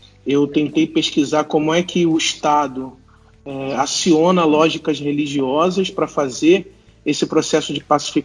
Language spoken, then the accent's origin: Portuguese; São Gonçalo, Rio de Janeiro, Brazil; now in São Paulo, Brazil; sou do Rio de Janeiro, de São Gonçalo, do Rio de Janeiro. Estou aqui em São Paulo há um pouco mais de 2 anos.